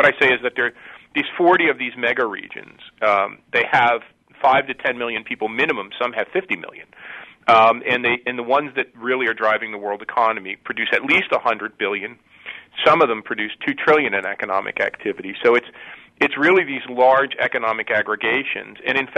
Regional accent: Newark, New Jersey, United States; And you know, where I grew up in the Newark, New Jersey area

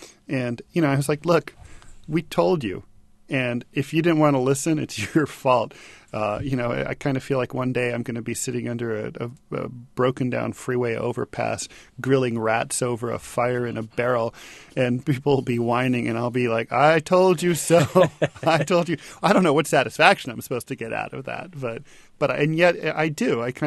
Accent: New York, United States; as a New Yorker, waking up every morning and reading the op-ed page of the New York Times

